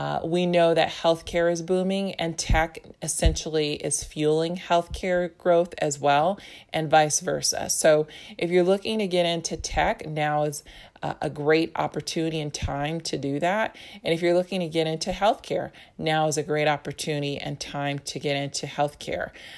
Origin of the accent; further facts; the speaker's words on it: California, United States; Perhaps not in my home state of California